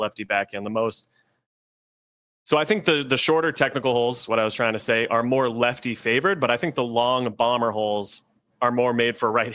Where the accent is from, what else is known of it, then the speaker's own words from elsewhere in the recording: Boston, Massachusetts, United States; I'm from Boston. I played Maple Hill a lot.